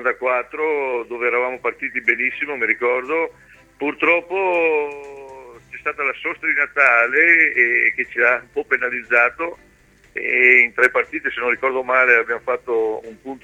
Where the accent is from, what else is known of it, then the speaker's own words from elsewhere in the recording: Veneto, Italy; Lo sai, noi ci conosciamo poco, ma essendo un veneto sono anche molto sincero e schietto.